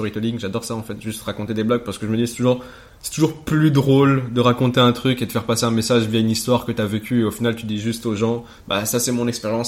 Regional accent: Belgium; pour les Belges je suis un Algérien, mais pour les Algériens je suis un Belge, tu vois.

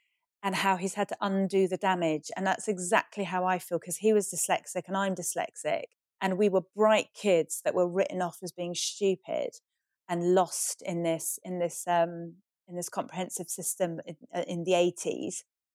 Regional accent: England, United Kingdom; also born or lived in Iran; I didn't have the wit to drop my accent. Because at primary school, I very deliberately spoke as posh as possible because I so wanted to fit in and be English.

